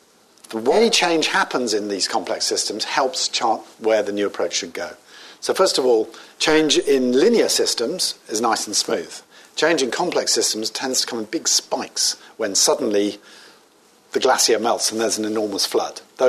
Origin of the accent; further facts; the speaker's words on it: England, United Kingdom; Obviously, as an Englishman, this goes against every fibre of my being